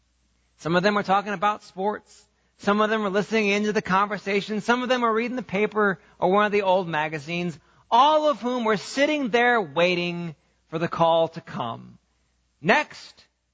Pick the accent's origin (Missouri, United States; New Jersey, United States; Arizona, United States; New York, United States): Missouri, United States; Columbia; When I was a kid in high school, growing up in Columbia, Missouri, I would often go downtown to the old Tiger Barbershop to get my hair cut.